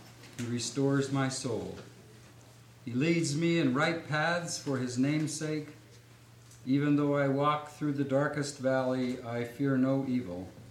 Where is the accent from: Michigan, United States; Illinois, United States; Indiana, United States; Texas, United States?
Indiana, United States; Valparaiso; I'm from Valparaiso, Indiana, where I teach Bible at Valparaiso University